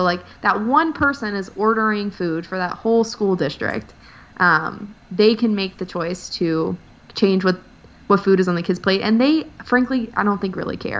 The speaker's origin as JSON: {"language": "English", "region": "Louisiana", "country": "United States", "said": "I'm from South Louisiana. My dad works in oil. My grandpa worked in oil. Everyone works in oil in some way. That is how the towns in South Louisiana get by."}